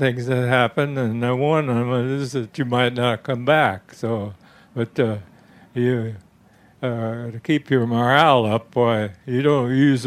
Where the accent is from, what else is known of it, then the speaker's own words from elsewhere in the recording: Dayton, Ohio, United States; I was born and raised in Dayton, Ohio, and as a kid, I would ride my bicycle over to a place called McCook Field